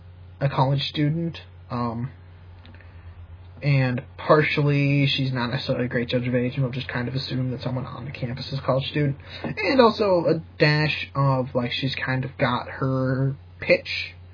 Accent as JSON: {"language": "English", "region": "Wisconsin", "country": "United States", "tie": "born or raised there", "said": "growing up in Wisconsin, woo"}